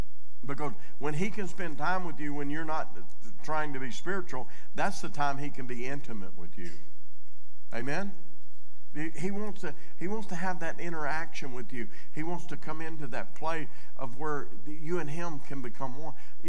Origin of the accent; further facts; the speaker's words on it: Arkansas, United States; Now, I know none of you ever did this, but I'm from Arkansas, okay?